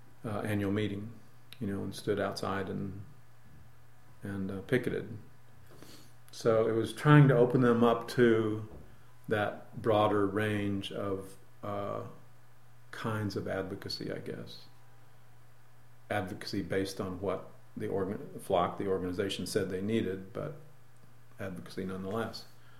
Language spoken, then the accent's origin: English; Missouri, United States; North Missouri. Almost in Iowa.